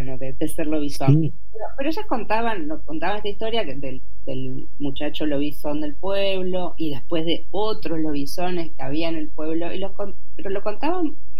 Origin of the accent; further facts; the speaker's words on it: Entre Ríos, Argentina; Yo soy de Entre Ríos, y esta es una leyenda del litoral